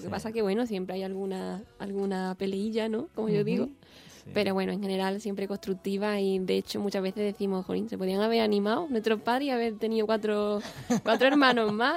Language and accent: Spanish; Cádiz, Andalusia, Spain; De Cádiz, sí, sí, sí.